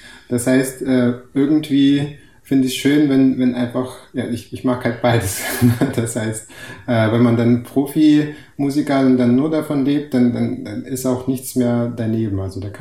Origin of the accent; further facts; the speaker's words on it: Rostov-on-Don, Rostov Oblast, Russia; nach einem Urlaub in Russland, war ich in Rostov gewesen, also meine Heimatstadt.